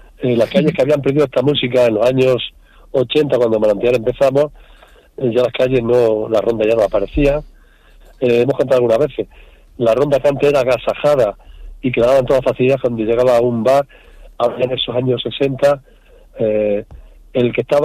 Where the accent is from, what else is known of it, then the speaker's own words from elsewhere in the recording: Madrigal de la Vera, Extremadura, Spain; Claro, en Madrigal de la Vera, en mi pueblo, a 500 metros tenemos la provincia de Ávila y a 4 kilómetros la provincia de Toledo.